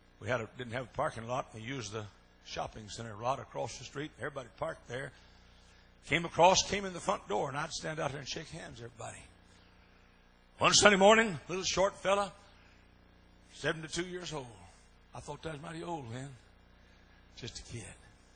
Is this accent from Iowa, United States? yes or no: yes; Iowa, United States; I'm from Iowa. My family sent me down here to Texas because I had a daughter down here in Texas